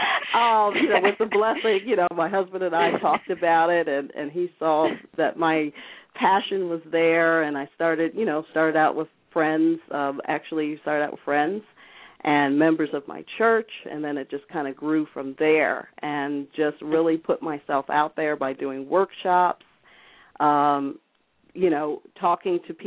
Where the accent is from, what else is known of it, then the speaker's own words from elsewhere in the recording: New York, United States; I was raised in upstate New York. I was in a military family that my father retired up there and grew up ther